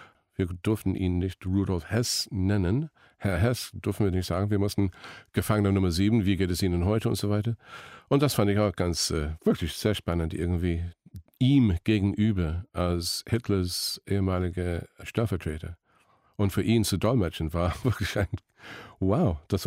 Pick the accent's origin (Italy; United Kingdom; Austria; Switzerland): United Kingdom; Scotland; German is a second language; Ich bin Schotte. Sehr stolz darauf.